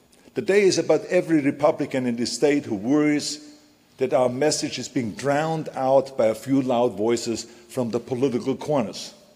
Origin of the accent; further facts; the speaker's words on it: Austria; English is a second language; now in United States; Growing up in Austria, I was always frustrated but big government and the small thinking that I saw everywhere.